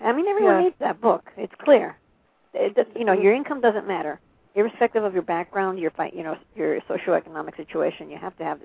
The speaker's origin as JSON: {"language": "English", "town": "New York City", "region": "New York", "country": "United States", "said": "I'm from New York City also, and I never had to drive. We had subways and car service."}